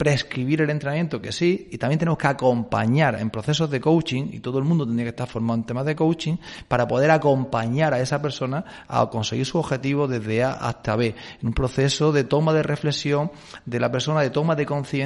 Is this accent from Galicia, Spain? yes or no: no; Almería, Andalusia, Spain; decirte como andaluz, ¿no? Como almeriense, yo me considero más ciudadano del mundo